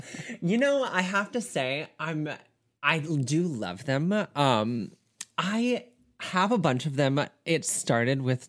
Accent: the South, United States; accent: southern; which I always read with my southern accent.

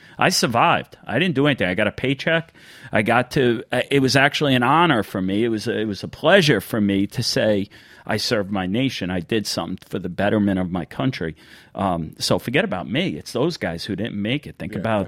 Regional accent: New York, United States; I grew up in Suffolk County. We went to the beach.

